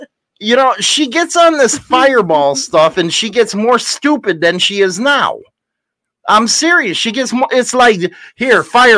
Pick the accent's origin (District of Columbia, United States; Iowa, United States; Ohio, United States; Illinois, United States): Illinois, United States; Chicago; You know, I'm from Chicago. I see the Sears Tower. I'm all right.